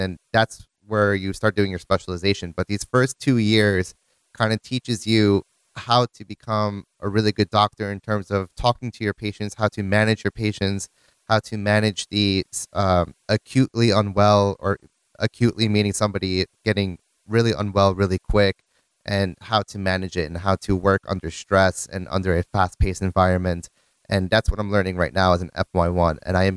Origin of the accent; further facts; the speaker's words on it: New Jersey, United States; moved away as an adult; also born or lived in Poland; now in Scotland, United Kingdom; I was born and raised in New Jersey in the USA. And at the age of 22, I decided to go to medical school in Poland.